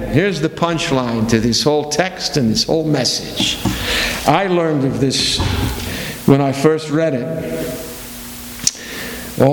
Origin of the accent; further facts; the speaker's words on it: Wales, United Kingdom; Welshman that I am, the Welsh accent is very lyrical, it has a musical quality.